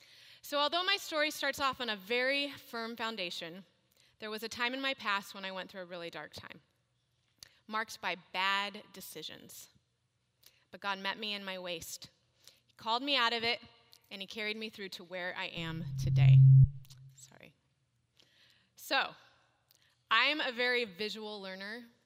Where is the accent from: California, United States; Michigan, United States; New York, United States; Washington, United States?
California, United States; Yorba Linda; I grew up in Yorba Linda. I don't know if you guys know where that is. It's probably about a good hour and a half, depending on traffic. And I was born and raised in a really solid Christian home.